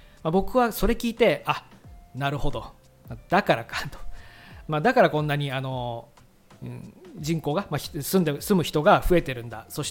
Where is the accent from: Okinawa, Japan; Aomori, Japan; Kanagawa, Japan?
Okinawa, Japan; 実際僕は沖縄の離島の出身なんですが、